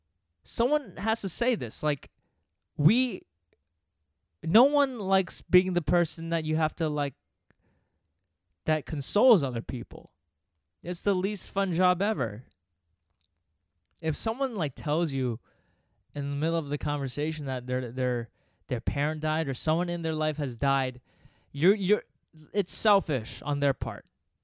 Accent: Virginia, United States; He grew up in Uzbekistan in the 60s. I grew up in Virginia in the early 2000s.

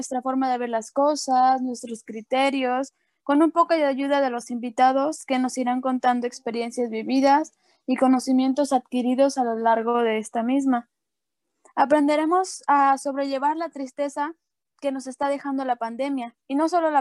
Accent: Mexico; las consecuencias de nuestros mismos actos como mexicanos

